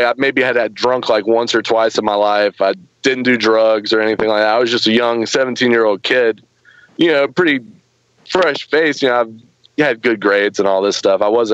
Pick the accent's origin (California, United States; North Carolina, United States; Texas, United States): North Carolina, United States; Like I was saying, I grew up in Carteret County, North Carolina, which is right at the beach.